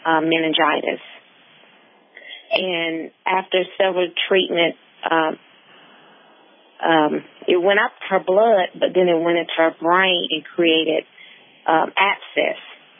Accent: North Carolina, United States; Yes, born and raised in North Carolina.

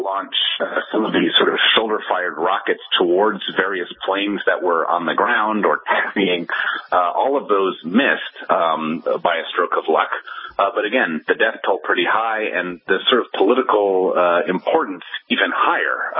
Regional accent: Boston, Massachusetts, United States; I actually was back in my hometown of Boston over the weekend to paint my parents' new house.

